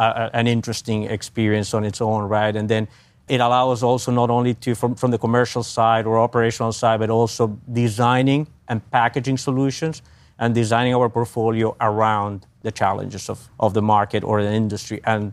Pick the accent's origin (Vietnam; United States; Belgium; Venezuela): Venezuela; I'm originally from Venezuela as well, the western side of it.